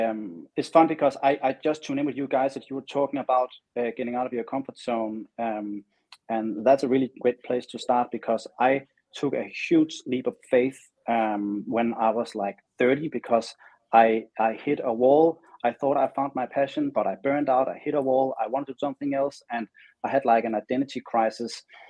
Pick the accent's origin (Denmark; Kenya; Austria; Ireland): Denmark; now in Los Angeles, United States; And when I moved from Denmark to the other side of the world, being Los Angeles, where I have my studio now, it really gave me wings.